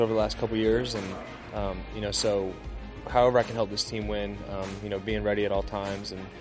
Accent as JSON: {"language": "English", "region": "Midwest", "country": "United States", "said": "I'm from the Midwest, so get back up in the Midwest and play football."}